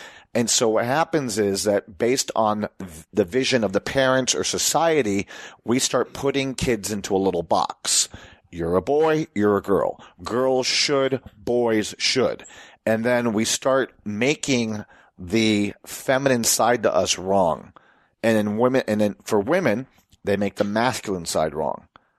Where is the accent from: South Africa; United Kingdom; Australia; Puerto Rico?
Puerto Rico; And you know, we were also Americans growing up in Puerto Rico.